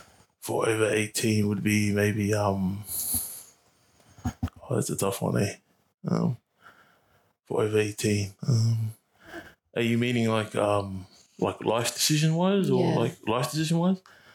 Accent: Thomastown, Victoria, Australia; So I grew up in northern suburbs, so that's like Thomastown, if you guys any of those know.

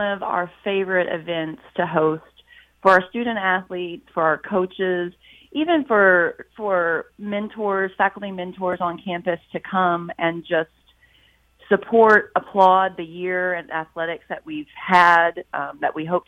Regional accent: Nashville, Tennessee, United States; I'm actually from Nashville.

